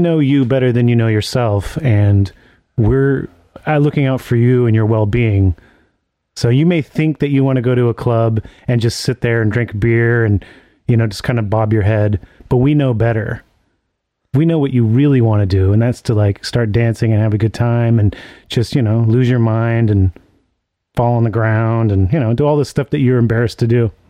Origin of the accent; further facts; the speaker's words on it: Gilroy, California, United States; I mean, we're both from Gilroy. We both like have known each other for a long time.